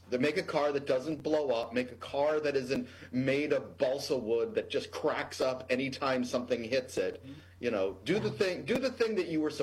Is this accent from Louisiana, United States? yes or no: yes; Louisiana, United States; I mean, you know, my home state, Louisiana, just lowered the income tax on wealthy for everyone